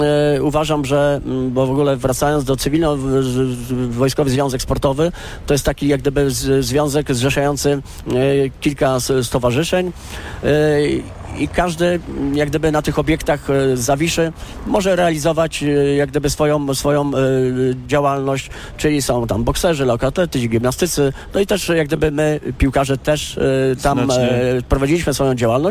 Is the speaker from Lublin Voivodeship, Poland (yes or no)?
no; Bydgoszcz, Kuyavian-Pomeranian Voivodeship, Poland; No ja przede wszystkim jako bydgoszczanin